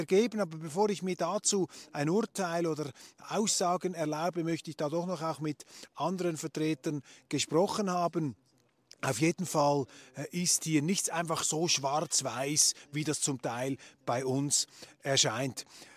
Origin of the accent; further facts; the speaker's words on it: Switzerland; Ich bin aus der Schweiz, ja.